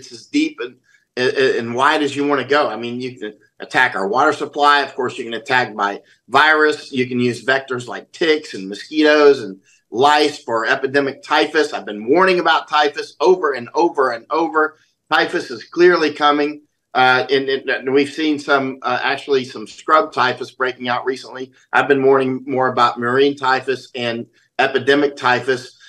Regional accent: Florida, United States; I'm from Florida, right? I've been weaponized against mosquitoes since I was a child, right? When you grow up in Florida, you're taught how to pour out the water

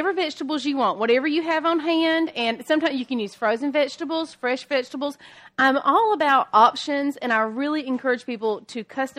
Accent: Alabama, United States; I am from North Alabama.

